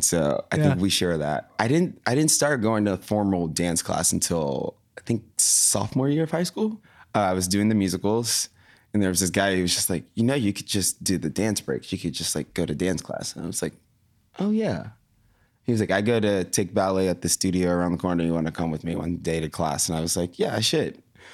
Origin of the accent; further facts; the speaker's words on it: Tallahassee, Florida, United States; I mean, I'm from Tallahassee, Florida. Whoop, whoop, go Florida.